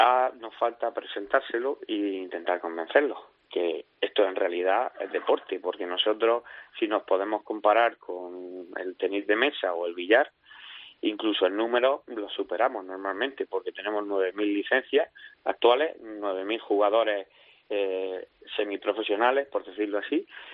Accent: Region of Murcia, Spain; Hombre, sí, yo soy murciano

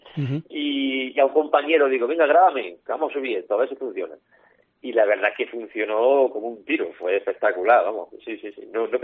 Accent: Jaén, Andalusia, Spain; accent: Jaén; Muy de Jaén, sí. Sí. Y la verdad que ha sido siempre reconocido, sí. Y bueno, digamos que es un acento que es de la Andalucía oriental, ¿no? Que no es de la Andalucía occidental, no es, digamos, el típico andaluz, ¿no? De Sevilla, Cádiz, Málaga.

